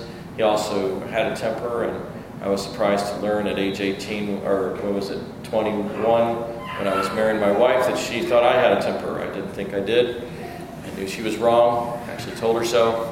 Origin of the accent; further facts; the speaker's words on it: St. Louis, Missouri, United States; also born or lived in Japan; we stayed for 2 years in Japan in the 70s. Then we settled down, and my brother and I were raised in St. Louis.